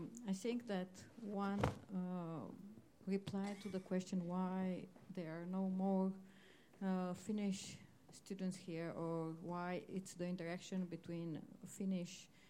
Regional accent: Romania; English is a second language; now in Finland; I have been here for 17 years. I mean, in Finland, I'm a Romanian, so I can, and I come from Kainuu. I have been living there for 15 years.

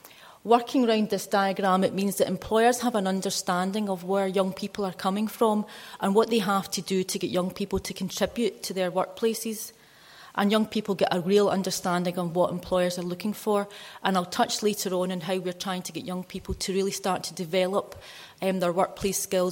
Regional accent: Glasgow, Scotland, United Kingdom; I'm from Glasgow and Glaswegians speak very fast

